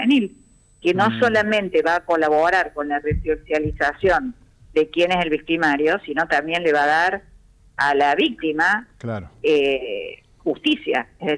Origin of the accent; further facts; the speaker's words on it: Córdoba, Argentina; imagínense si lo voy a hacer yo, que soy de Córdoba.